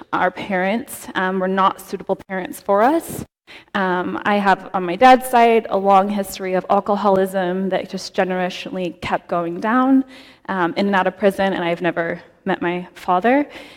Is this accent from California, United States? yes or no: no; Corpus Christi, Texas, United States; born there; So I was born in Corpus Christi, Texas.